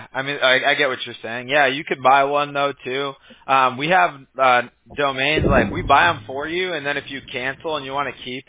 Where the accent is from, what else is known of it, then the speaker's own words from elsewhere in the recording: California, United States; I've been a Laker fan all my life. I grew up in Southern California, so.